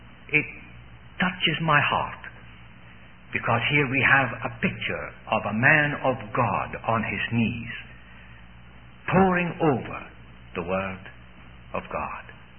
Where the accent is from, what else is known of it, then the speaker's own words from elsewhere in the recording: Scotland, United Kingdom; I can always remember, as a boy growing up in Scotland